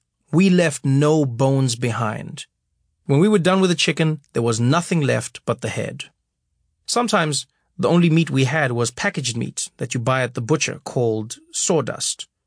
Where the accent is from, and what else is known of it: Soweto, Gauteng, South Africa; born or raised there